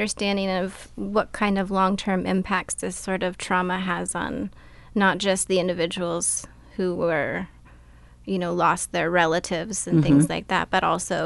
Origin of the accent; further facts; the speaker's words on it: Colorado, United States; also born or lived in Fairbanks; now in Craig, United States; I grew up in Colorado, but I moved to Alaska about 10 years ago, and I've spent most of my time in Alaska, actually, in Fairbanks.